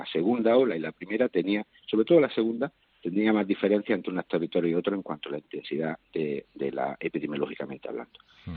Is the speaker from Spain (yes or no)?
yes; Andalusia, Spain; Yo, que soy de Andalucía